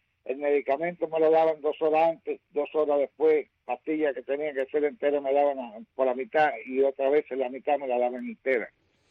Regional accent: Cuba; moved away; como los cubanos somos todos un solo pueblo

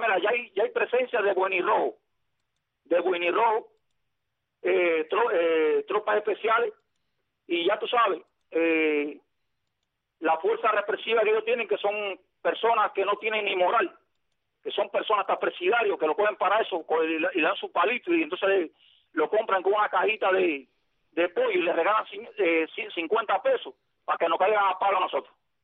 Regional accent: Cuba; nosotros somos los cubanos y somos los que estamos en Cuba

